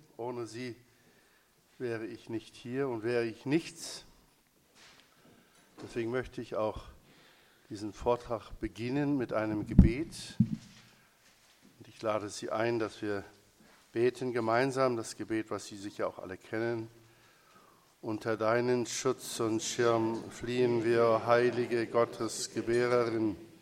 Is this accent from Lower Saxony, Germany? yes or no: yes; Aschendorf, Lower Saxony, Germany; Ich bin ein Kind des Emslandes, 1942 in Aschendorf, heute Papenburg, fast an der Nordsee geboren, 8 Kilometer neben Hede